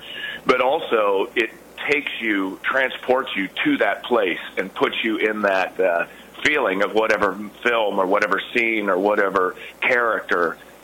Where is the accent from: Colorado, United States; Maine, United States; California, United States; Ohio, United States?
Ohio, United States; Cincinnati; Oddly enough, he was born in Cincinnati, and I come from Cincinnati, so we tried to get him back there when I was living in Cincinnati a number of times.